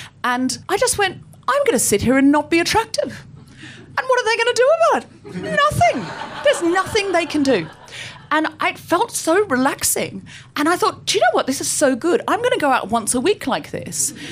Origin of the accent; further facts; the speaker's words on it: Gold Coast, Queensland, Australia; I grew up on the Gold Coast. I know I don't sound especially Australian, but I read a lot of Enid Blyton as a child, and I picked up the accent from the books.